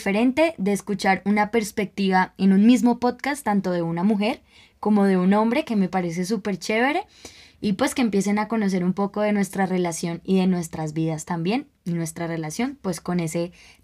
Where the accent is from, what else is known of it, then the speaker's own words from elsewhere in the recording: Colombia; Bueno, cabe aclarar que somos colombianos. Pero entonces, ¿qué pasa en nuestro país?